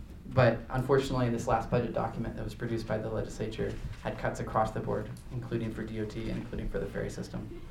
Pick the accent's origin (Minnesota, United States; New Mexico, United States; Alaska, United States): Alaska, United States; Sitka; I grew up in Sitka.